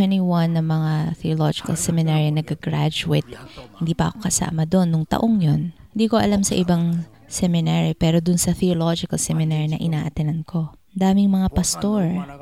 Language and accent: Tagalog; Busan, South Korea; Tagalog is a second language; Dahil sa mga taga probinsyano kami, taga Busan